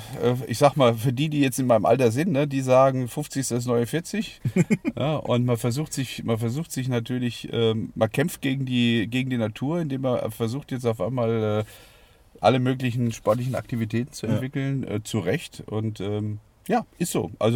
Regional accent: Hesse, Germany; ich komme aus Hessen

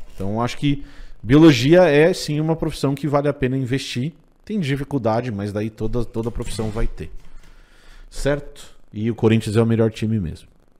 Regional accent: Brazil; eu sou brasileiro, eu acho que a gente tem um monte de coisa boa nesse país

